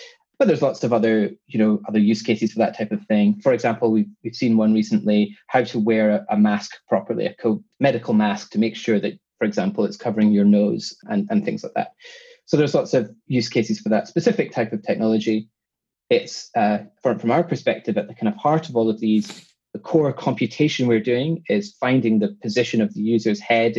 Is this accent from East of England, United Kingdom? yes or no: no; Scotland, United Kingdom; accent: Scottish with London twang; moved away as an adult; now in London, United Kingdom; Well, I'm Scottish. I grew up in Scotland, but I've been living in London now for 10 plus years. And so I've got this sort of weird combination of a Scottish accent and a London sort of twang going on.